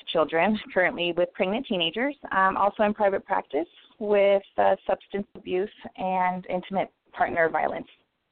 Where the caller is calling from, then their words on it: Nevada, United States; Hello, I'm calling in from Nevada, but I'm actually a social worker in California, in Orange County.